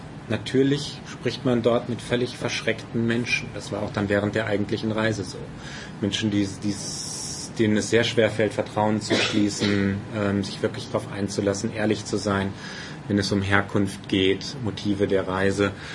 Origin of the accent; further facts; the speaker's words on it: Münster, North Rhine-Westphalia, Germany; eine war in Münster, meiner Heimatstadt